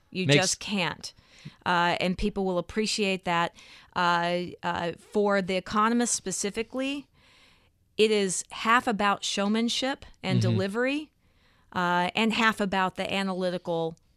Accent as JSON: {"language": "English", "region": "Texas", "country": "United States", "tie": "born or raised there", "said": "It's that I was raised in the South, in Texas, and there's this sense of perpetual optimism."}